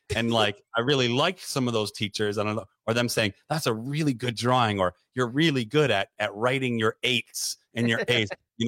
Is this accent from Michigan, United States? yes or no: yes; Detroit, Michigan, United States; growing up in Detroit by so many factories and so many.